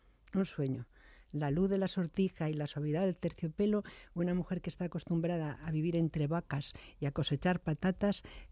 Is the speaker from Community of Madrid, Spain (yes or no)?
no; A Coruña, Galicia, Spain; Bueno, dos cosas. Una, yo soy de La Coruña.